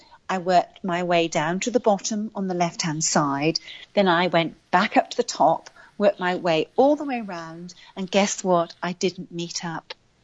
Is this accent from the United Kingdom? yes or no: yes; United Kingdom; I'm British